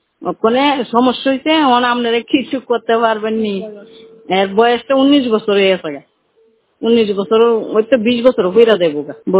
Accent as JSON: {"language": "Bangla", "town": "Agartala", "region": "Tripura", "country": "India", "said": "আমার বাড়ি আগরতলা শিবনগর, জয়গুরু pharmacy, West Tripura পশ্চিম ত্রিপুরা।"}